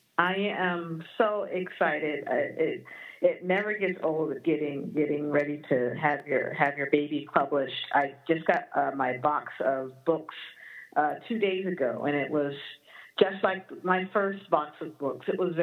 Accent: Los Angeles, California, United States; where I grew up in Los Angeles, South Los Angeles, which I would say is about 7 miles west of downtown. It's predominantly Black.

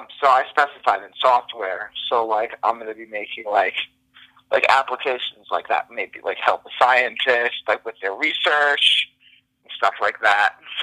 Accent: Manalapan, New Jersey, United States; I'm from Manalapan, so like, I'm like an hour.

